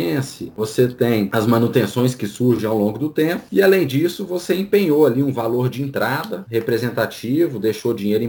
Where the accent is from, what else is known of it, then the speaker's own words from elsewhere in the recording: Brazil; E hoje, para nós, né, que somos brasileiros, 78% dos carros vendidos no Brasil são financiados.